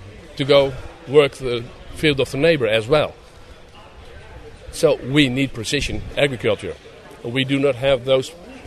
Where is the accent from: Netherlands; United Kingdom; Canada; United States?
Netherlands; English is a second language; I visited German dealers. I visited Dutch dealers. I'm from Holland.